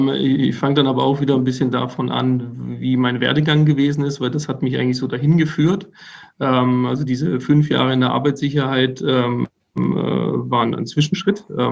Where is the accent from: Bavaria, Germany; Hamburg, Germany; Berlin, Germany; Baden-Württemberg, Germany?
Baden-Württemberg, Germany; born there; Dort habe ich 2009 angefangen zu arbeiten, am Standort in Neckarsulm. Das ist 2 Ortschaften von meinem Geburtsort entfernt auch.